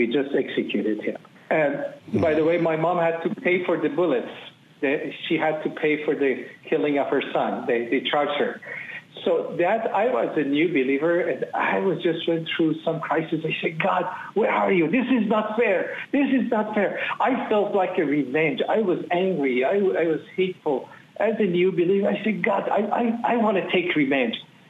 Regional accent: Iran; I was born as a Muslim in Iran. I was pretty much devout in my younger years

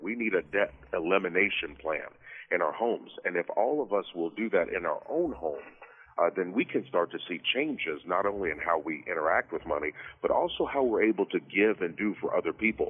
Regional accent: Kentucky, United States; moved away as an adult; Well, I was born and raised in Kentucky. Ended up playing football there, a little private Baptist school, Georgetown. And then from there went on to Pennsylvania to graduate school

